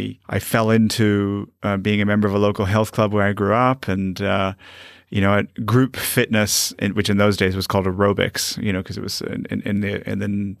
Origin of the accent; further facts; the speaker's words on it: Toronto, Ontario, Canada; So we're Canadian. Both of us born and bred in Toronto, Canada.